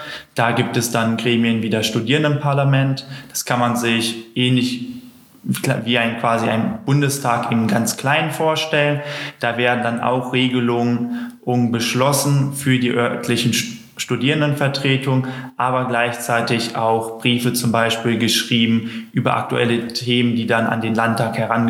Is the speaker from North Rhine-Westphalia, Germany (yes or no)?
yes; North Rhine-Westphalia, Germany; ich komme aus Nordrhein-Westfalen